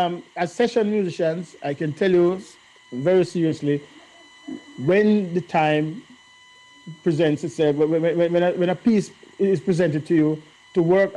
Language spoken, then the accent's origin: English; Jamaica; So I don't discriminate, but I have to be who I am. I am African Jamaican reggae